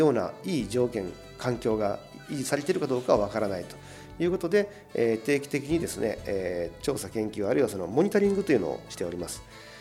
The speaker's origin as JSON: {"language": "Japanese", "town": "Nagahama", "region": "Kochi", "country": "Japan", "said": "高知長浜の出身です。"}